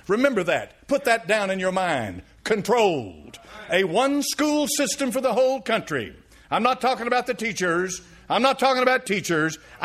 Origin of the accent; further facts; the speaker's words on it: Tennessee, United States; born there; I was born on September the 17th, 1946, Knox County, Tennessee, General Hospital, as an American.